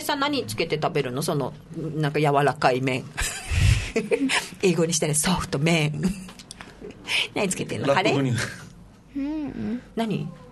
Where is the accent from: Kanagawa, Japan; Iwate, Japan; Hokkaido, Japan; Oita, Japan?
Kanagawa, Japan; Yokohama; 私育ったの横浜育ちだから